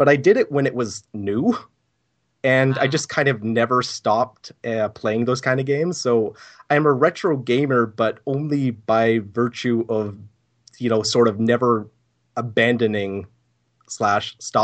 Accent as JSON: {"language": "English", "country": "Canada", "said": "and I'm Canadian. Hooray, Canada!"}